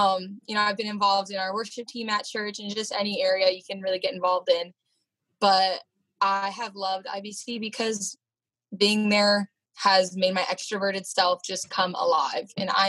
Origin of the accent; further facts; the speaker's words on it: Hollywood, Maryland, United States; I am from Hollywood, Maryland.